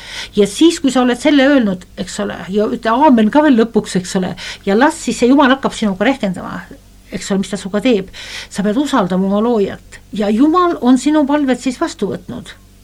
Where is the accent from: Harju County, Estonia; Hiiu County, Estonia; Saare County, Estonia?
Saare County, Estonia; ma ütlesin ema poolt, ma olen saarlane rahvus